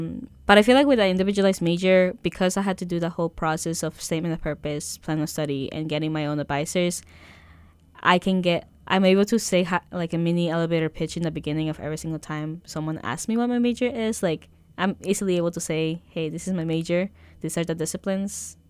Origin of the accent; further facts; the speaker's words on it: Peru; born or raised there